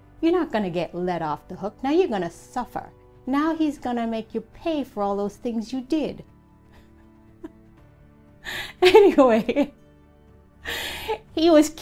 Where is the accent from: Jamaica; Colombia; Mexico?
Jamaica; being, you know, Jamaican, I'm from Jamaica, we are also very blunt and direct as well.